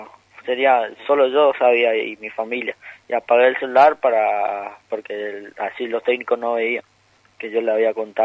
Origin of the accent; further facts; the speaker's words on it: Wanda, Misiones, Argentina; now in Buenos Aires, Argentina; La verdad, la gente de mi pueblo siempre son muy buenos y siempre me apoyan.